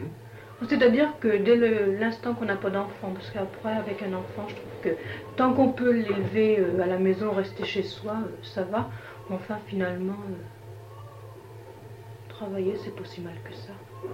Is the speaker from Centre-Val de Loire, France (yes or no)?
yes; Orléans, Centre-Val de Loire, France; Je suis née à Orléans, oui, oui.